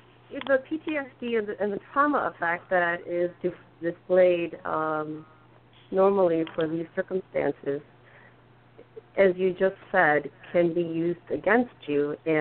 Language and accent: English; Michigan, United States; I'm from Oakland County, Michigan.